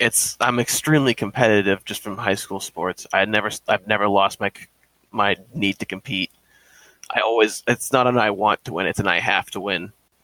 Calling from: Maine, United States; I am calling from Maine.

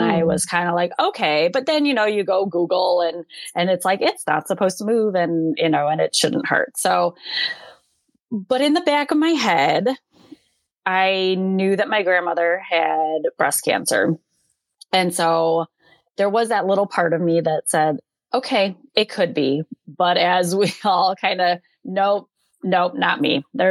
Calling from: Wilmette, Illinois, United States; I am calling in from just north of Chicago, in a town called Wilmette.

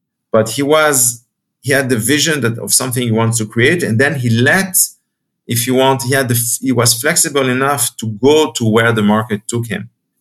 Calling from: Jerusalem, Jerusalem District, Israel; From Jerusalem, Israel.

